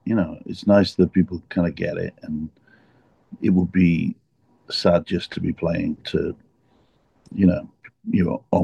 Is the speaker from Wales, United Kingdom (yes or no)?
yes; Newport, Wales, United Kingdom; I was too young in my hometown of Newport, really, to do it, but there was a big West Indian community in my hometown